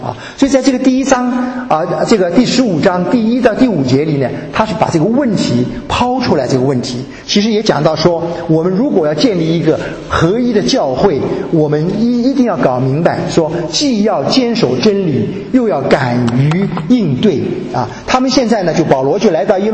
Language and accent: Chinese; Guangdong, China; 那更不要说你是浙江人，我是广东人啊